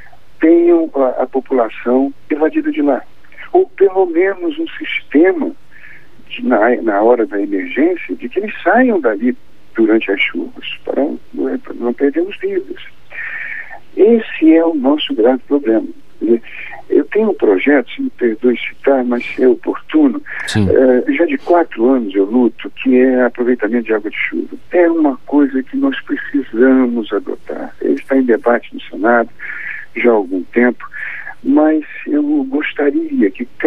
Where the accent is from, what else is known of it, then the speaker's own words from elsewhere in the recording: Italva, Rio de Janeiro, Brazil; já sou do município de Italva, aqui no norte fluminense.